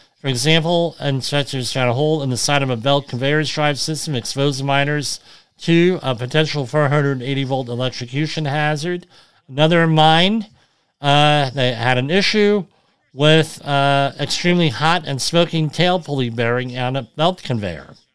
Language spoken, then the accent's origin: English; New Jersey, United States; I'm from New Jersey. Come on. And I worked in the Trenton area.